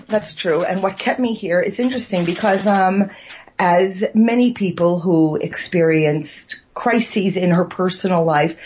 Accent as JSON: {"language": "English", "region": "New York", "country": "United States", "tie": "born or raised there", "said": "I'm born and bred in New York, and I grew up in a very, very Zionist family."}